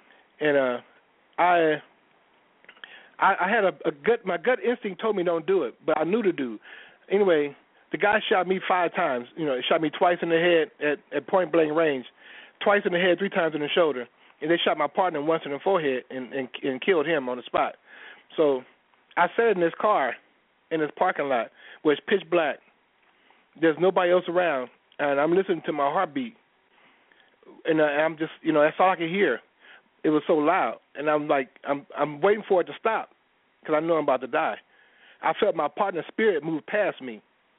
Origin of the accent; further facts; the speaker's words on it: Natchez, Mississippi, United States; I went to Natchez, Mississippi, which is really my hometown.